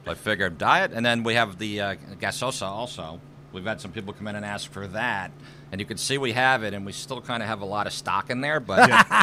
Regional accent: Stratford, Connecticut, United States; Family from Sicily on my grandma's side. We grew up in the Stratford area.

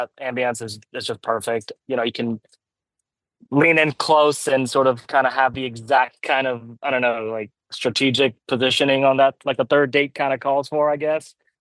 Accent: United States; born there; I'm Persian myself. I was born in the States.

